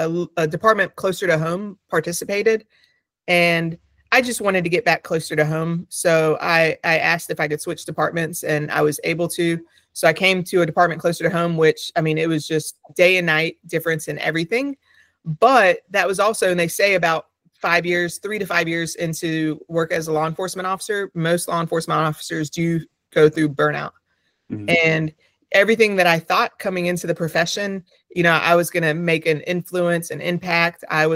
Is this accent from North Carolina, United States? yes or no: yes; Raleigh, North Carolina, United States; You know, I was born and raised in Raleigh. I went to NC State, which is in Raleigh.